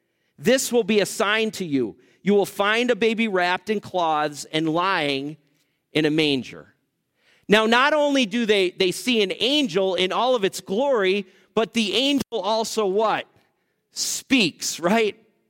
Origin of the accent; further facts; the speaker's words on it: Springville, United States; born there; I was born here in Springville, up at the hospital, which doesn't really happen anymore